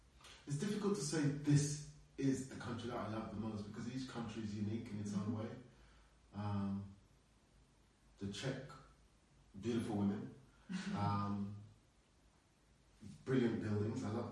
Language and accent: English; London, United Kingdom; now in Brno, Czechia; As a Londoner.